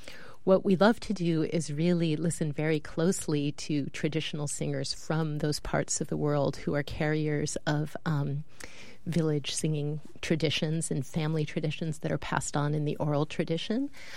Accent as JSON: {"language": "English", "country": "United States", "said": "our own sort of artistic sensibility as American artists who've sort of been exploring world music and contemporary music traditions now for almost three decades."}